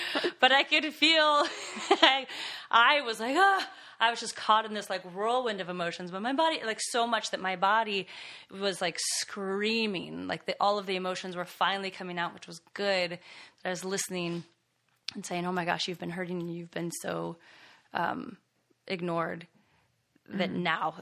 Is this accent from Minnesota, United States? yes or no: no; New Mexico, United States; I grew up in New Mexico, and so we never had anything like that.